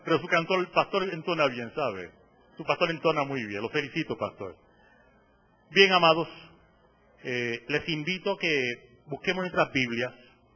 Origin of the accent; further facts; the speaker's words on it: Aguadilla, Puerto Rico; Cuando yo pastoreaba en Aguadilla, yo soy natural de Aguadilla, donde las piedras cantan y el rocío de la montaña baja hasta el mar y en él se baña